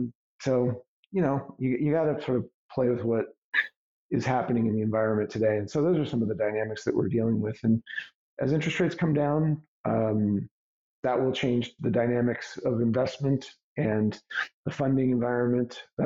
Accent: New York City, New York, United States; Born and raised in New York City, and you know, sort of my family really embraced the multicultural culinary aspects of the city.

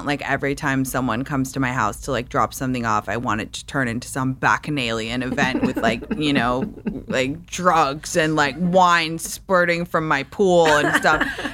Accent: London, United Kingdom; I'm really feel lucky that I grew up in London

